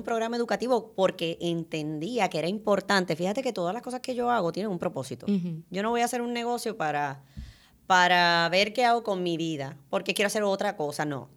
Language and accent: Spanish; Puerto Rico; me miraban esta cara de latina que yo tengo y me decían, tú hablas español, ¿verdad? Y yo le decía, sí, yo soy boricua.